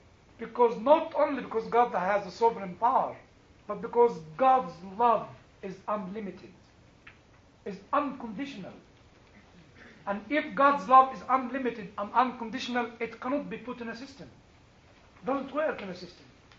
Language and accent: English; Egypt; I said, yes, I come from the Stone Age civilization. You know, and you have seen the pyramids, you know. That's the only thing we have in Egypt.